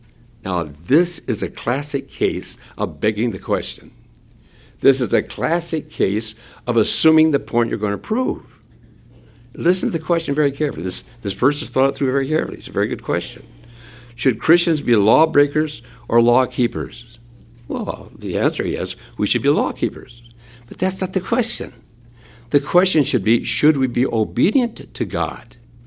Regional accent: Minnesota, United States; now in Texas, United States; I grew up in Minnesota.

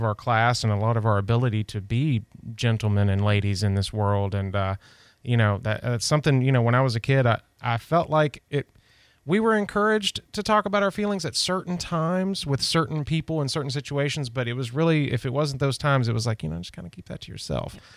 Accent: Tennessee, United States; Yeah, I grew up in Tennessee.

